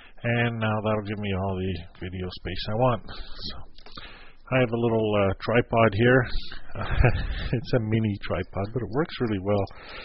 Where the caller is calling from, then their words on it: Moncton, New Brunswick, Canada; I'm online from Moncton, New Brunswick, Canada